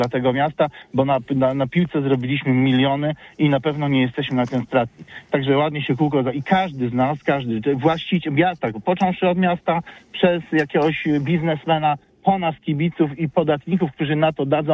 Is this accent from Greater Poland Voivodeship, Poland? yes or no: yes; Poznań, Greater Poland Voivodeship, Poland; jak my, jako Poznaniacy sobie nie zainwestujemy w porządną halę